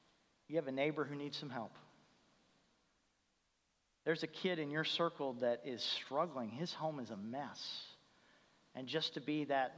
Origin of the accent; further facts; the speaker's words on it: Indianapolis, Indiana, United States; I'm from Indianapolis, if that helps you